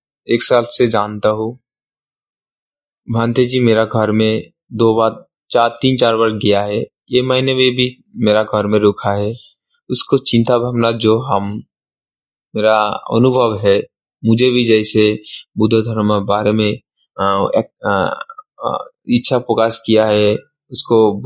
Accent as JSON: {"language": "Hindi", "region": "West Bengal", "country": "India", "second_language": "Hindi", "lives_now": "Ranaghat, India", "said": "बंगाल से आया है, नदिया डिस्ट्रिक्ट में रानाघाट में रहता हूँ।"}